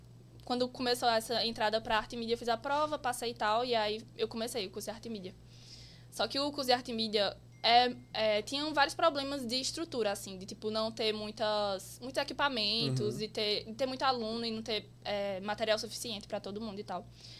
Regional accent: Campina Grande, Paraíba, Brazil; Eu sou de Campina mesmo, Campina Grande. É, nasci lá e moro lá até hoje.

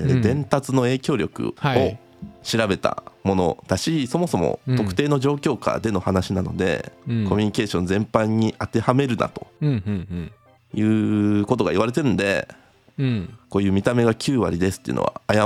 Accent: Yao, Osaka, Japan; うちの大阪府八尾市僕の出身

